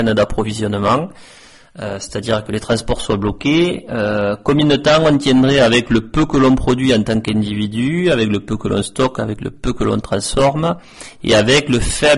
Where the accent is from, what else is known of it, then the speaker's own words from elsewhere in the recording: Beauregard, Occitanie, France; Alors, je suis originaire de Beauregard, dans le Lot, juste à quelques kilomètres donc de Caylus.